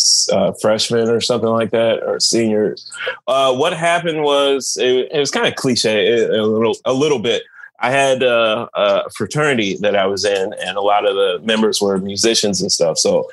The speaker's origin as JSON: {"language": "English", "town": "Portland", "country": "United States", "tie": "born or raised there", "said": "I grew up in Portland, yeah."}